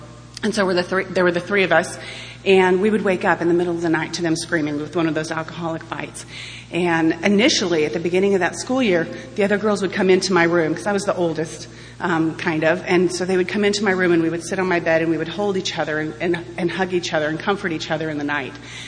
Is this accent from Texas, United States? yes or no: yes; Texas, United States; But I didn't know I was angry, because I grew up in Texas, and that's not something that people are, especially little girls.